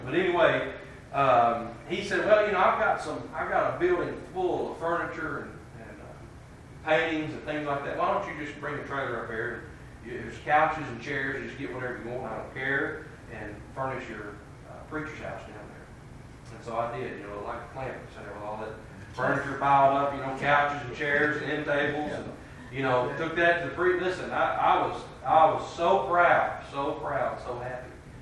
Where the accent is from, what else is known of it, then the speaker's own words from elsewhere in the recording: Alamo, Tennessee, United States; Now, I'm from Crockett County, Tennessee. I'm from Alamo.